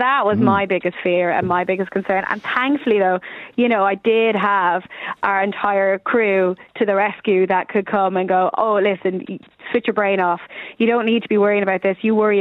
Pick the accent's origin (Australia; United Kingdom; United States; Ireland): Ireland; I'm an Irish woman. We can take our pain.